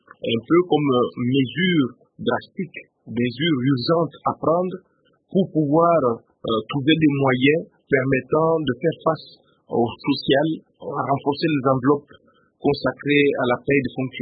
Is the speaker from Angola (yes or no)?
yes; Cabinda, Angola; L'autre fois, je vous ai rappelé la situation de chez moi, à Cabinda